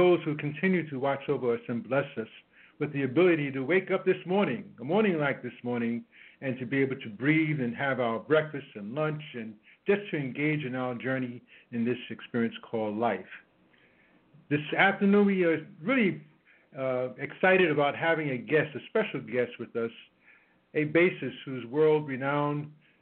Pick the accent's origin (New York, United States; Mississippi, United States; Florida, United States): New York, United States; Brooklyn; Matter of fact, we're both from Brooklyn.